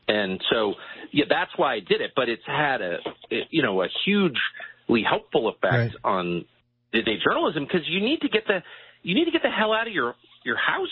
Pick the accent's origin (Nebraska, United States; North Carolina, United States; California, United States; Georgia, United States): California, United States; La Jolla; also born or lived in Georgetown; I mean, I grew up in La Jolla, California, and Georgetown in a, you know, affluent family or whatever. But I have a very much a working man mentality about work.